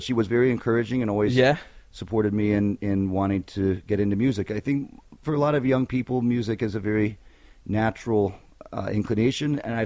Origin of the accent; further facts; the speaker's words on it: Ann Arbor, Michigan, United States; It's in southeast Michigan, about, like half hour outside of Detroit. It's where the University of Michigan is based.